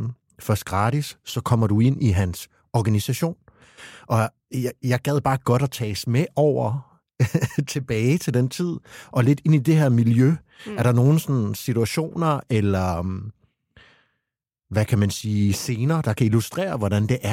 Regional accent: Region of Southern Denmark, Denmark; der hvor jeg er fra på Østfyn, der er det sådan.

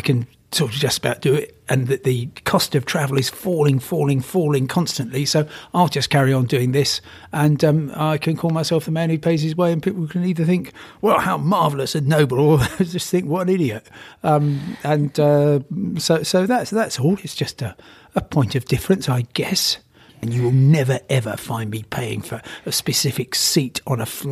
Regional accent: Crawley, South East England, United Kingdom; And I come from Crawley.

